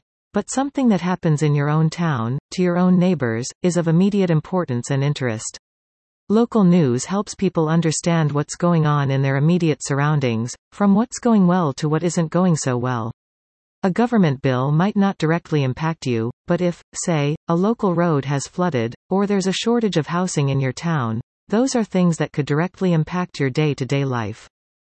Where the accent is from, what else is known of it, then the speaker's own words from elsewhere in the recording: Newfoundland and Labrador, Canada; I'm originally from Labrador, and I've paddled the Grand River out there as well.